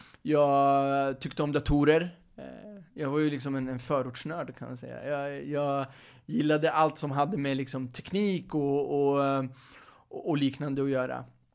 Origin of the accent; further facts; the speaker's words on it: Örebro, Örebro County, Sweden; Jag är född och uppvuxen i Örebro, som jag sa, i Vivalla.